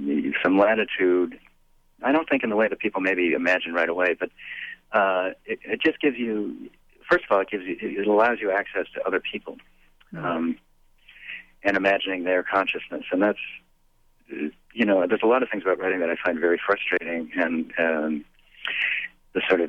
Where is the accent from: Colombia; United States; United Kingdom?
United States; he could do it in a way that had more authority in a way than I do as an American.